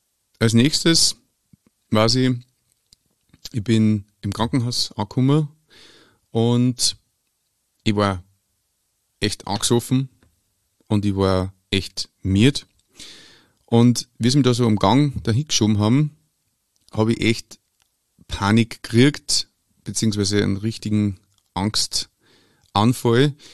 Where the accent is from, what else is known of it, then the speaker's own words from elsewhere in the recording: Lower Austria, Austria; Ich bin römisch-katholisch erzogen worden, aufgewachsen in Niederösterreich, Grenze Niederösterreich-Oberösterreich